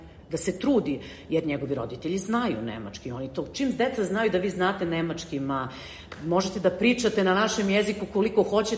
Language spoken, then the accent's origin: Serbian; Serbia; now in Austria; mi smo iz Srbije, mi smo ovde stranci